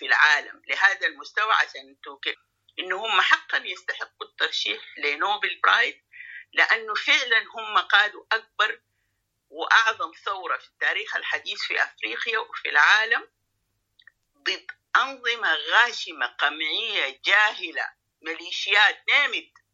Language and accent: Arabic; Sudan; الأشياء اللي احنا يعني نفخر بها في السودان. فعشان هم ياخدوا هذا الرول، لو حتى احنا عندنا رؤى جميعا كسودانيين بغض النظر عن الخلفيات الأيديولوجية